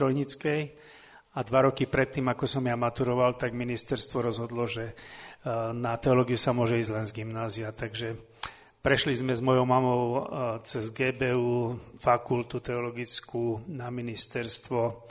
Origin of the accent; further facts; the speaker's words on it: Trenčianske Stankovce, Trenčín Region, Slovakia; ja som z Trenčianskych Stankoviec, teraz už sú to Trenčianske, tie to boli ešte veľké Stankovce.